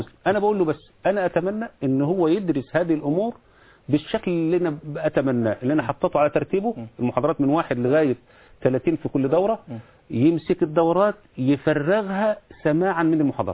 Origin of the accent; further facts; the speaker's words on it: Egypt; انا اتشرف بان انا اكون مصري